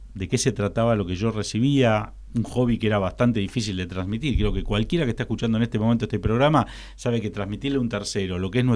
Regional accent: Argentina; como tantos argentinos teníamos miedo

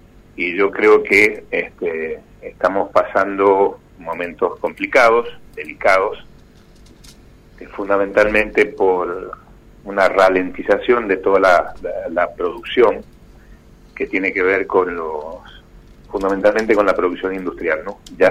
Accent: Mendoza, Argentina; a los 2 millones de habitantes que somos de Mendoza, ya no alcanza

